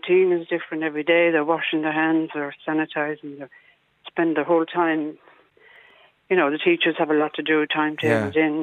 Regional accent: Dublin, Leinster, Ireland; moved away as an adult; now in West Cork, Ireland; I'm actually originally from Dublin myself

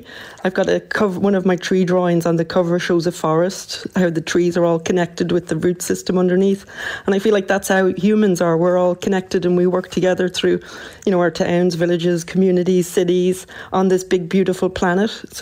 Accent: Ireland; being Irish

